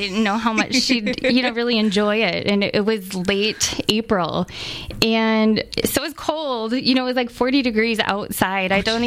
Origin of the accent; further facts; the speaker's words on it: Mukwonago, Wisconsin, United States; And then I grew up on Lower Phantom Lake in Maguanago.